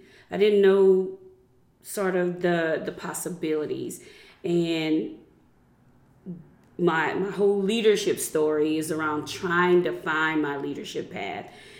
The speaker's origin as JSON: {"language": "English", "region": "Louisiana", "country": "United States", "lives_now": "Lafayette, United States", "said": "I love being a resident of Lafayette, but I'm originally from Vermilion Parish"}